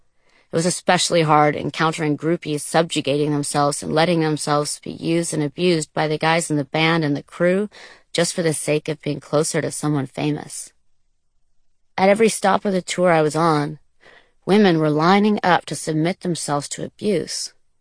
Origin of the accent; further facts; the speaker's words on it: Tuscany, Italy; Italy, to the Tuscan countryside where I was born and raised.